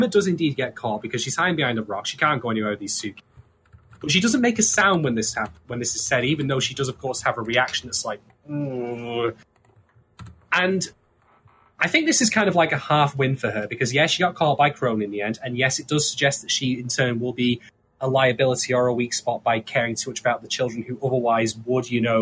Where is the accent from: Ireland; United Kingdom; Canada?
United Kingdom; I will say this, as a British man, like, when I saw that clock, all I could hear in my head was the countdown theme.